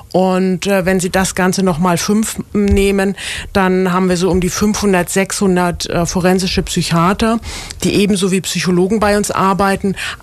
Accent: Rostock, Mecklenburg-Vorpommern, Germany; moved away as an adult; ich bin eigentlich in Mecklenburg geboren. Mhm. Und bin jetzt 51 Jahre alt und komme aus Rostock und habe dort auch studiert.

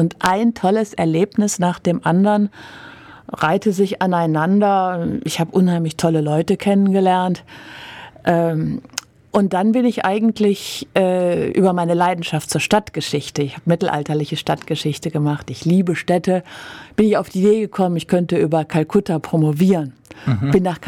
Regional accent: Hilden, North Rhine-Westphalia, Germany; also born or lived in Düsseldorf; Naja, geboren bin ich in Düsseldorf und dann sind wir nach Hilden gezogen, weil meine Eltern da gebaut haben. Nach dem Abitur bin ich nach Freiburg gegangen

